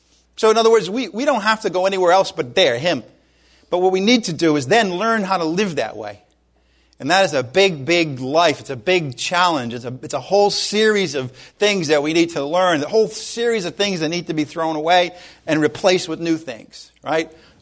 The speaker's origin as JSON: {"language": "English", "region": "Rhode Island", "country": "United States", "tie": "born or raised there", "said": "about the size of my home state, Rhode Island, for 40 years."}